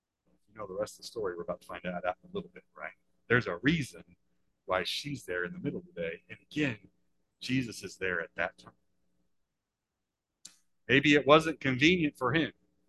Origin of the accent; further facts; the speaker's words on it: Decatur, Illinois, United States; born there; I was born in Decatur, Illinois, blue-collar capital of the world.